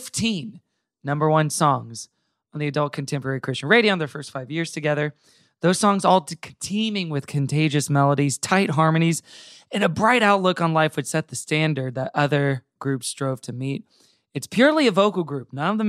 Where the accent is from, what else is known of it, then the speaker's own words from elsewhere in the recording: Tulsa, Oklahoma, United States; born there; So I was born in Tulsa, Oklahoma as well.